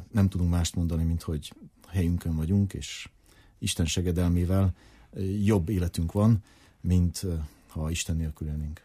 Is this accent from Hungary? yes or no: yes; Budapest, Hungary; now in Ukraine; Én személy szerint Budapesten születtem, ott nőttem fel. Én nekem csak magyar állampolgárságom van.